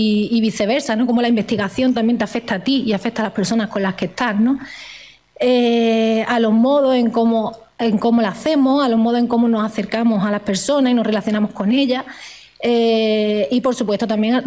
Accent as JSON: {"language": "Spanish", "region": "Andalusia", "country": "Spain", "lives_now": "Vitoria, Spain", "said": "No era lo mismo ser andaluza aquí en Vitoria que ser andaluza en el Poniente. Mi clase, ¿no?, como de clase obrera, ¿no?, vengo de clase obrera, ¿no?, de un barrio obrero, de una familia obrera."}